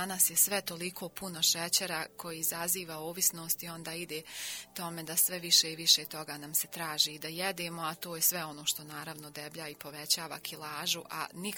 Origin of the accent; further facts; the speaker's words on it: Bosnia & Herzegovina; Pa mi smo iz Bosne, ja ne znam, kod nas je uvijek ono, i uzrečica je hajmo na kafu